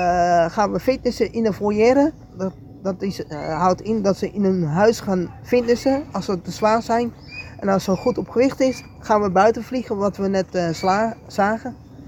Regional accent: Julianendorp, North Holland, Netherlands; En wij komen uit Julianendorp vandaan.

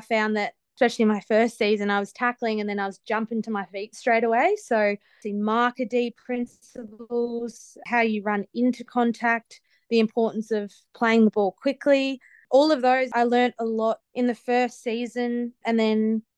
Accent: Tasmania, Australia; also born or lived in Brisbane; then we moved obviously back home to the farm in Tasmania. So definitely still call Tasmania home for myself.

